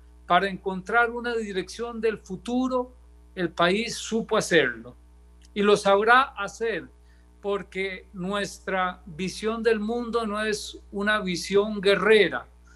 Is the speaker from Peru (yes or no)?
no; Costa Rica; soluciones que formen parte de lo que somos nosotros como costarricenses.